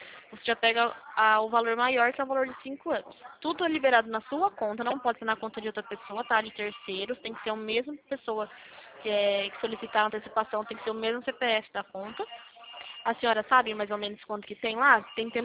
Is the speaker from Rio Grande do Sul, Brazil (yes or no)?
no; São Paulo, Brazil; Eu sou do interior de São Paulo